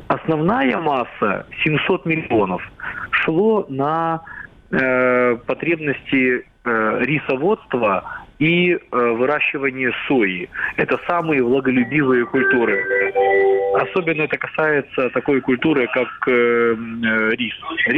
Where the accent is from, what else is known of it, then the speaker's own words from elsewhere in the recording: Crimea, Ukraine; moved away as an adult; я рассуждаю как крымчанин, патриот Украины, который переехал в Украину в связи со своими политическими взглядами, мне запрещен въезд в Крым.